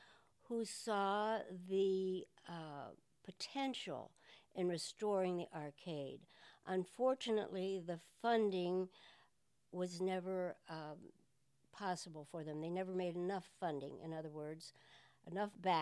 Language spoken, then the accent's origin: English; Dayton, Ohio, United States; I grew up in Walnut Hills, which is East Dayton.